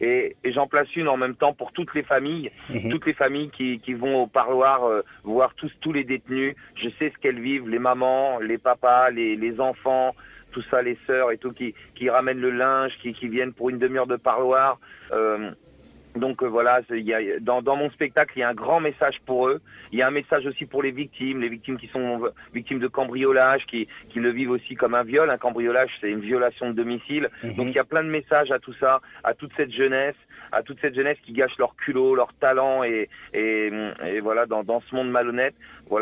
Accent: Caen, Normandy, France; moi je viens de Caen, quartier de la Pierrosée à Caen.

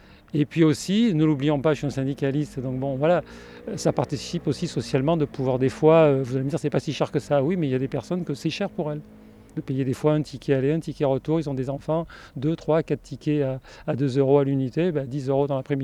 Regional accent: Rouen, Normandy, France; Moi, c'est mon cas, je suis de Rouen

